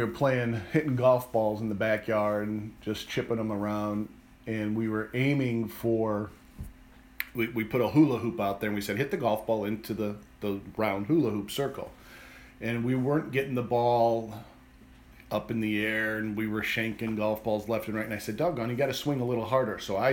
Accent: Maple Heights, Ohio, United States; I just told you that we grew up in Maple Heights

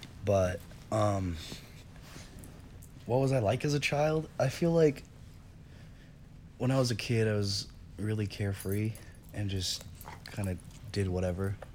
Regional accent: Bangkok, Thailand; I grew up in Bangkok, which is like a really busy city. You know, it's really like crowded, and there's like buildings for miles.

